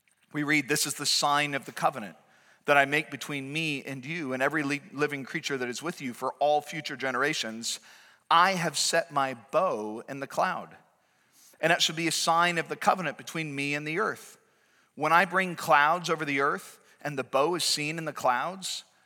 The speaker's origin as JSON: {"language": "English", "region": "New England", "country": "United States", "tie": "born or raised there", "said": "So as a kid growing up in New England, we'd often go down to Boston Commons."}